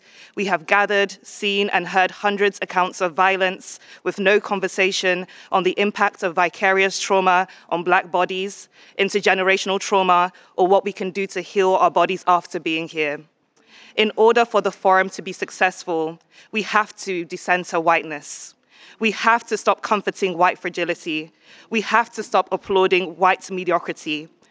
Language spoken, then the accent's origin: English; United Kingdom; also born or lived in Nigeria; now in United States; I grew up in Britain, which in summary means my people were forced to migrate from formerly colonized land into the colonizers' hands.